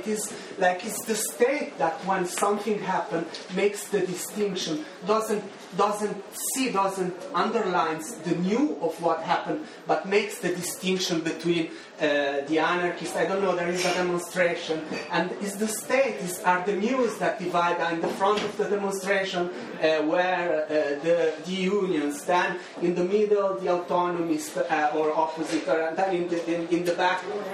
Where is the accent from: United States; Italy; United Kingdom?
Italy; You know, I come from Italy and there are 1,000 different groups, there are 1,000 different anarchist groups or 1,000 different communist groups.